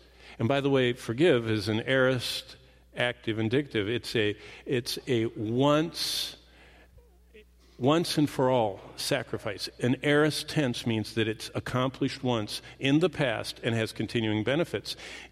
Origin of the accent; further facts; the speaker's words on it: Haslett, Michigan, United States; I grew up in Haslett, Michigan, and we lived in this little tiny cabin. It was a cottage, actually, on Lake Lansing.